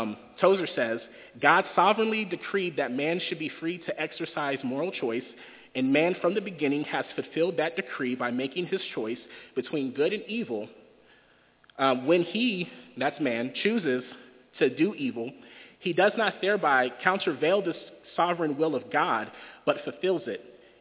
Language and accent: English; Oklahoma City, Oklahoma, United States; Just a side note, I am from Oklahoma City, and I am a Thunder fan